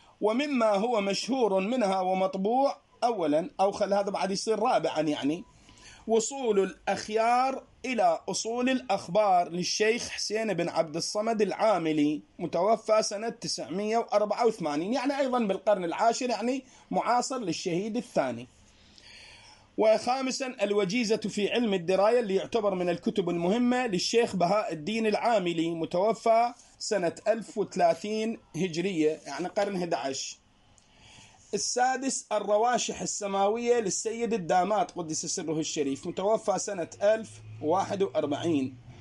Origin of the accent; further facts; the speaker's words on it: Al-Hamzah al-Sharqi, Al-Qadisiyyah Governorate, Iraq; born there; بالمناسبة أنا مسقط رأسي هو الحمزة الشرقي